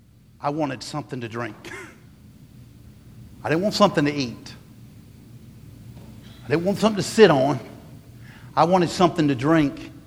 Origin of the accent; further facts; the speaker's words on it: South Carolina, United States; And I say that because I grew up in South Carolina where there's a bunch of Davids.